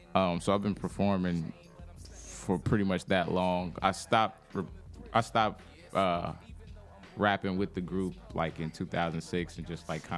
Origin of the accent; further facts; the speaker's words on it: Kansas City, United States; Born and raised in Kansas City.